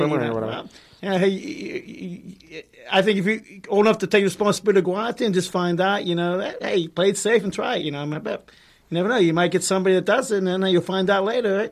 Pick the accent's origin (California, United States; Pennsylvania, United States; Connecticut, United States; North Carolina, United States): Pennsylvania, United States; Pittsburgh; Yeah, I'm from Pittsburgh. I'm born and raised